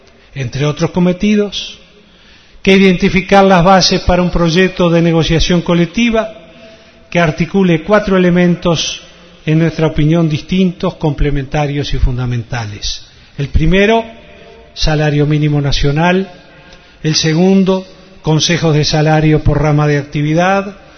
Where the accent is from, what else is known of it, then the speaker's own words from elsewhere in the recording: Uruguay; somos todos los uruguayos